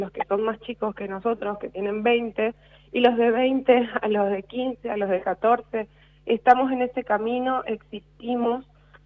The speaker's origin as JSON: {"language": "Spanish", "country": "Argentina"}